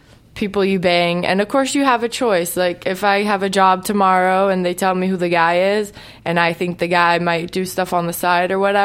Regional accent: Switzerland; also born or lived in Houston, Texas, United States; I'm originally from, I was born in Houston, Texas, and I claim Houston as like my home base, but I was raised in Switzerland.

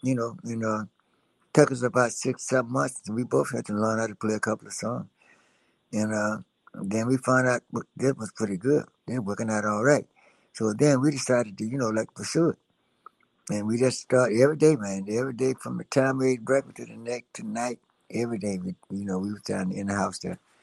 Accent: Washington, Georgia, United States; Well, actually, I'm from a little place called Washington, Georgia, which is about 50 miles north of Augusta, Georgia.

